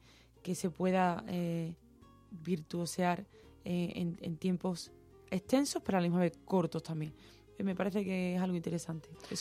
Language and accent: Spanish; Huelva, Andalusia, Spain; se plasman imágenes de mi tierra, de Huelva, del mar, luz, alegría